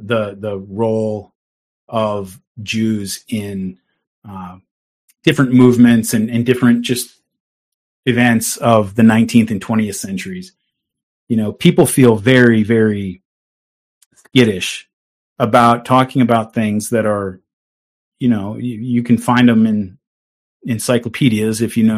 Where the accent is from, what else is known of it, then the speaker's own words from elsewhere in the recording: United States; Like that is something that strikes me, even as an American, as much more obscene